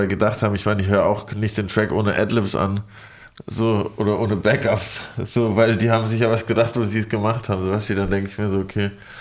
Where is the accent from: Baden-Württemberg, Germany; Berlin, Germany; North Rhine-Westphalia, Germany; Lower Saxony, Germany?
Baden-Württemberg, Germany; Ich komme aus Baden.